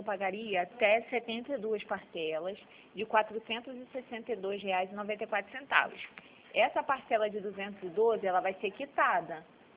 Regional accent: Rio de Janeiro, Brazil; sou do Rio de Janeiro.

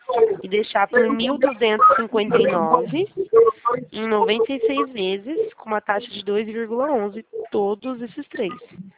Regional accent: Campinas, São Paulo, Brazil; eu sou de Campinas, interior de São Paulo

